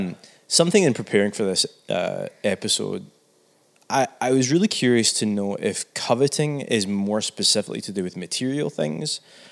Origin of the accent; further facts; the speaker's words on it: Scotland, United Kingdom; Like, I'm from Scotland, she's from the States, my boys have dual citizens.